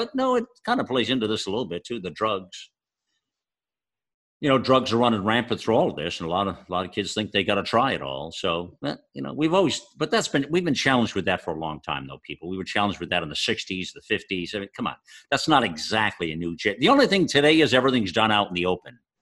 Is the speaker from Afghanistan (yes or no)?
no; United States; Because I was highly offended as a patriot, as an American, as a person who loves everything about this country